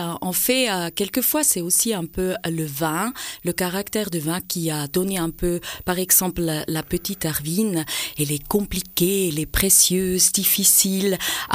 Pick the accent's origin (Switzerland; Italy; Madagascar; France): Switzerland; Valais; now in New York, United States; je vis à New York. In the city of Manhattan, yeah. Hell's Kitchen. Mais je suis de Brieuc, au Valaisanne, et c'est vraiment ma patrie, comme on dit. I'm at home there. Et je reviens très souvent.